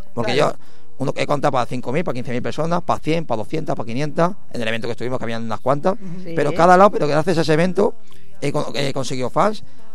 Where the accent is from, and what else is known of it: El Prat de Llobregat, Catalonia, Spain; also born or lived in Málaga